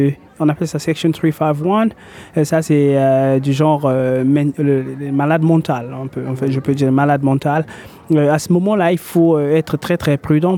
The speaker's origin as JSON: {"language": "French", "country": "Republic of the Congo", "moved": "as an adult", "lives_now": "Australia", "said": "Moi, je suis du Congo-Brazzaville, plus précisément en Afrique centrale. Et, je suis arrivé ici en Australie en 2007."}